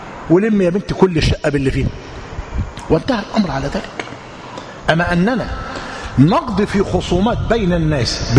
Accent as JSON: {"language": "Arabic", "country": "Egypt", "said": "وعندنا في مصر، وده متعارف عليه"}